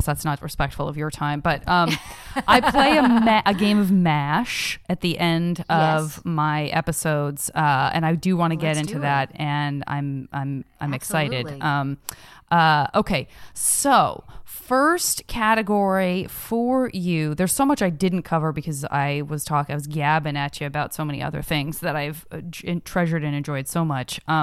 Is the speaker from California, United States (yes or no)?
no; Tucson, Arizona, United States; Yeah. Me too. Same. Growing up in Tucson.